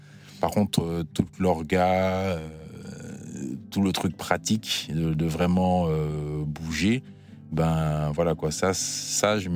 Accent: Martinique; moved away as an adult; also born or lived in France; now in Canada; j'ai 42 ans, je suis donc le mari de Magali. Je viens de la Martinique, je suis arrivé en France, j'avais 18 ans. Et puis maintenant je me retrouve au Québec avec toute ma petite famille, quoi.

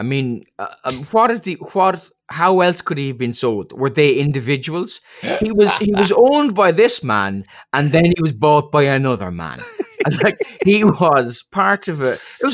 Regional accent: Ireland; our most famous victory as Irish fans in 1990 when we beat Romania in a World Cup penalty shootout.

